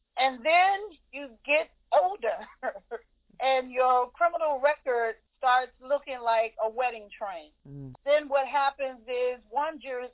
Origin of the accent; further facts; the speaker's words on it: Washington, District of Columbia, United States; Okay, I was raised in Washington, D.C., born and raised, been here my whole life.